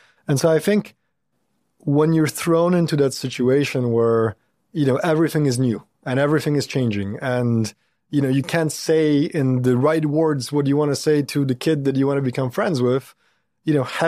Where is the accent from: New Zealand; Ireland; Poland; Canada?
Poland; now in United States; Yeah, I grew up in Poland. So born there in the north of Poland, small town.